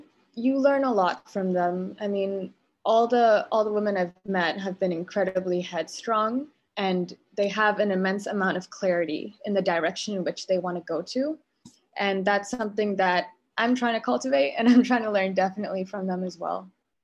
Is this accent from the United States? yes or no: no; Cambodia; But you know, I grew up in Cambodia